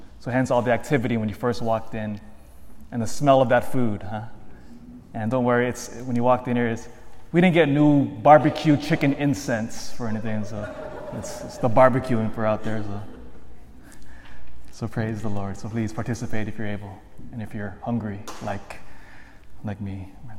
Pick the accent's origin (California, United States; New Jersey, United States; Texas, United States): California, United States; Sacramento; was my pastor as a little kid growing up in South Sacramento at St. Charles Borromeo.